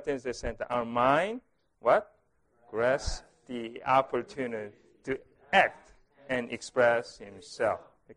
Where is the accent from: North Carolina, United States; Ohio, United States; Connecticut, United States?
Ohio, United States; Columbus; I'm from Columbus, Ohio.